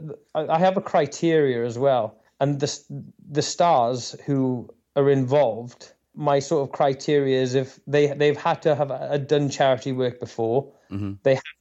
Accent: Haverfordwest, Wales, United Kingdom; And I'd only just recently learned that Christian Bale was from my hometown, from Haverford West.

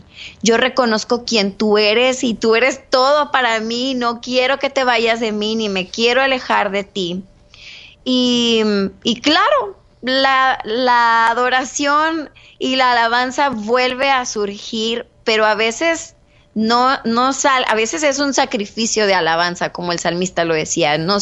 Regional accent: Ciudad Juárez, Chihuahua, Mexico; Mira, yo soy originaria de Ciudad Juárez, en México.

